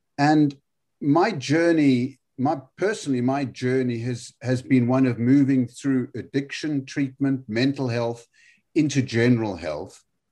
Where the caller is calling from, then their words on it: Cardiff, Wales, United Kingdom; I'm speaking from Cardiff.